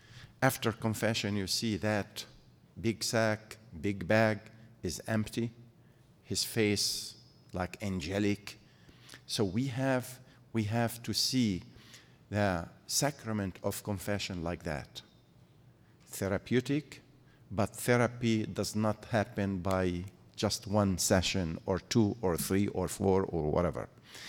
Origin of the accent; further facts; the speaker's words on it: Syria; Father George, the priest in my village, now with the troubles in Syria, my family in particular